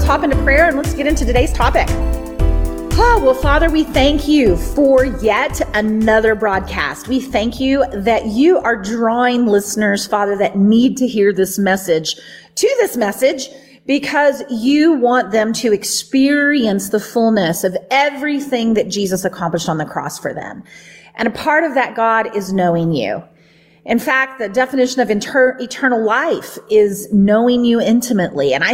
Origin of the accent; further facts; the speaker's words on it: Southern United States, United States; just that the teachings that I grew up with in the Bible Belt that taught me to fear you rather than to just live in union with you.